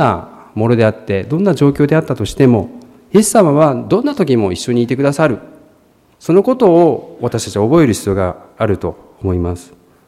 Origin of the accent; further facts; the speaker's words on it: Shimane, Japan; 私は島根の出身ですので、島根では教会が本当に少ないんですね。神社や寺も多いです。クリスチャンになってからです。